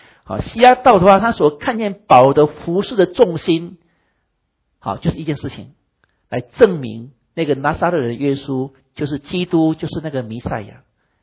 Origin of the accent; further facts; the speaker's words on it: Taiwan; now in Cupertino, United States; 我们小时候在台湾的话，就将来长大以后要到美国去